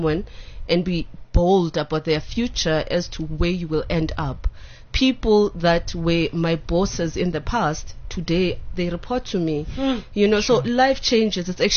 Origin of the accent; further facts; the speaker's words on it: Soweto, Gauteng, South Africa; I grew up in Soweto.